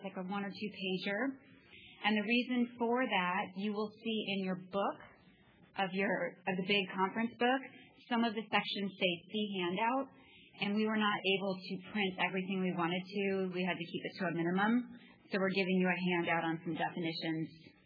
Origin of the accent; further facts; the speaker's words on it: Omaha, Nebraska, United States; Nebraska, I'm from Omaha.